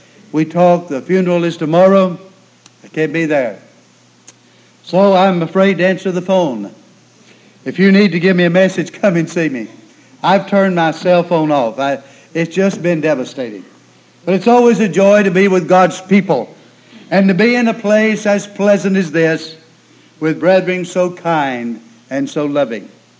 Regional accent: Bridgeport, Alabama, United States; when I was growing up in Bridgeport, Alabama.

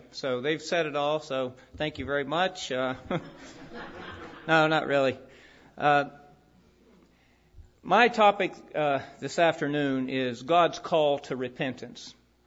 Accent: Proctorville, Ohio, United States; I don't appreciate him bad-mouthing my hometown of Proctorville, Ohio.

